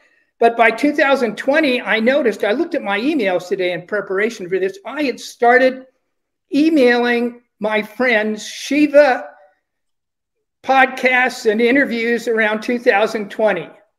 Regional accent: Pasadena, California, United States; Another experience I had is I fought taxes in my hometown of Pasadena, California.

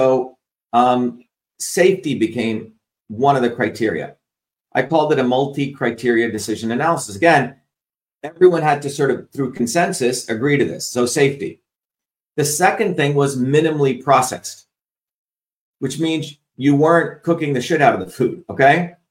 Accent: India; People know that I grew up in India, where my grandmother was a traditional healer.

